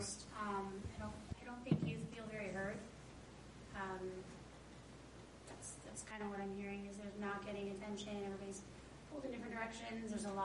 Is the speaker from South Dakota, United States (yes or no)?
yes; Sioux Falls, South Dakota, United States; I grew up in Sioux Falls. nothing like this when I was a kid.